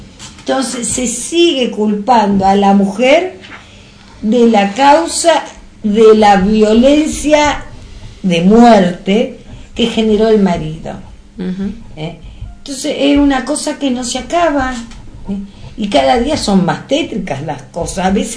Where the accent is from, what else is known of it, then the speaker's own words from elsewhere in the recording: Argentina; moved away; Yo soy argentina.